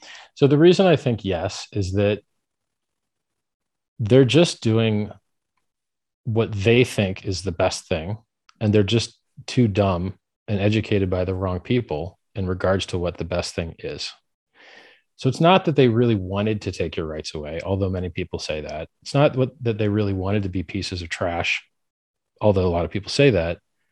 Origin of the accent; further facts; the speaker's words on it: United States; I'm from America. I don't know none of these people you're talking about, bro.